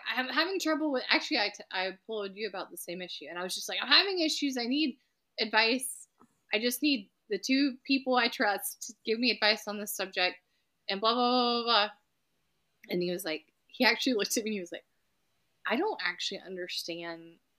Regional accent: Southern United States, United States; As a Southerner, I'm saying that.

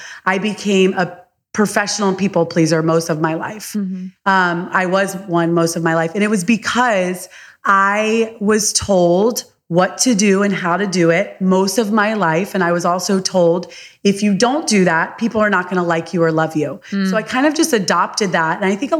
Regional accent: Palm Beach, Florida, United States; moved away; also born or lived in Charlotte, North Carolina; But yeah, born and raised in Palm Beach, Florida, and then lived in Charlotte, North Carolina for the last 20 years.

